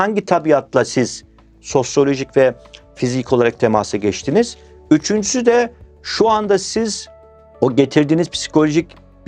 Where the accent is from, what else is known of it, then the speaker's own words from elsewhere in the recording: Black Sea Region, Turkey; Nerelisin dedi bana, Karadenizliyim deyince.